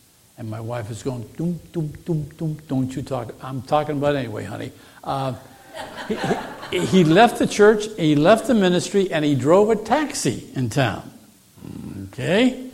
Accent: Northeast, United States; I tell you, I grew up in the Northeast

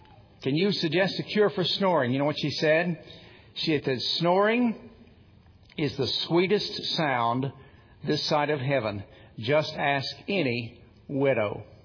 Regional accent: Tennessee, United States; I grew up in East Tennessee. In the summertime, we would see campers from Michigan, Illinois, Wisconsin, Minnesota.

